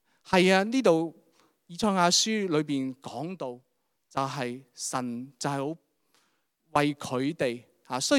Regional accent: China; 就好似我哋中国人咁样啦吓，我哋中秋就嚟到啦

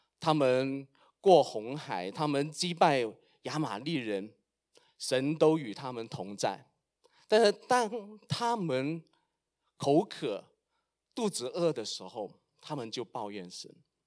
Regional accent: Guangzhou, Guangdong, China; 我们有条珠江啊，我在广州长大。

